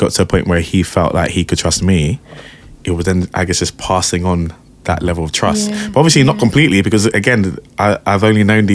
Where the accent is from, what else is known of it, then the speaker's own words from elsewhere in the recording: Wandsworth, London, United Kingdom; As I kind of mentioned in my talk last week, I'm a Wandsworth boy.